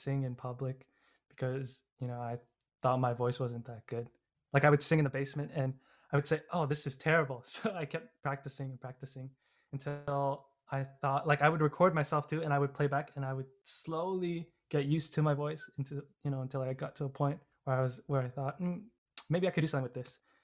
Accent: Toronto, Ontario, Canada; And I'm from Toronto and I go to university at the University of Waterloo

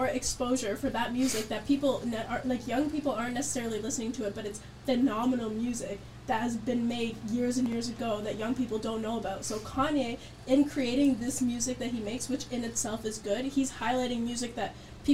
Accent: Carriacou, Carriacou and Petite Martinique, Grenada; I'm Caribbean. I'm from Grenada, a small island off of Grenada called Carriacou, which I think the population is actually like 7,000 people.

